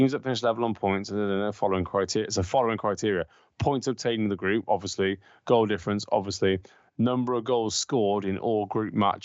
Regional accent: England, United Kingdom; born there; all my family's Irish. Like, all of them. I was born in England. I class myself English. Like, this is where my home is. Like, Ireland's a secondary home, but it's not my home.

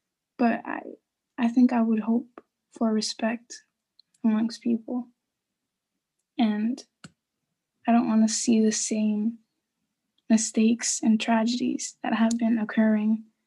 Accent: Dominican Republic; now in United States; I'm from the Dominican Republic, where my dad is.

